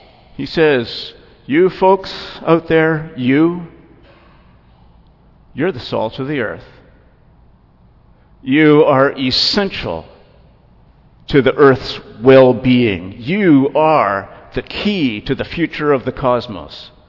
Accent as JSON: {"language": "English", "town": "Toronto", "region": "Ontario", "country": "Canada", "tie": "born or raised there", "said": "When I was growing up in Toronto, the Archbishop of Toronto could phone up the Premier of Ontario at 11 in the morning and have an appointment that afternoon."}